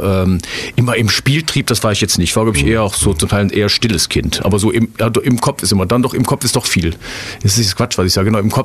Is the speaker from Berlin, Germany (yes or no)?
no; Krefeld, North Rhine-Westphalia, Germany; born there; Uerdingen ist so ein kleines Rheinstädtchen, gehört seit 1929 zu Krefeld. Also deswegen, ich bin in Krefeld geboren, aber da ich im Stadtteil Uerdingen geboren worden bin, sage ich auch immer gerne, dass ich Uerdinger bin.